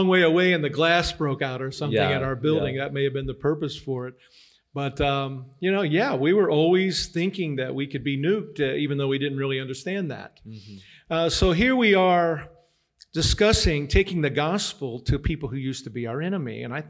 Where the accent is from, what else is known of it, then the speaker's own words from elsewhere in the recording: Akron, Ohio, United States; also born or lived in West Virginia; I'm from Akron, yeah, not far. I say I was born in West Virginia, but yeah, I was raised mostly in Ohio.